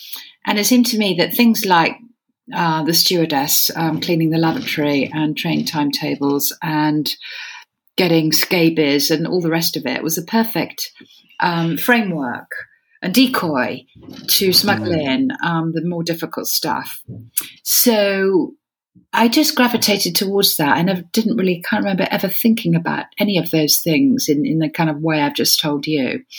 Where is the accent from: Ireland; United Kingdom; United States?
United Kingdom; England; coming from England, as I do, being very English, as I regrettably am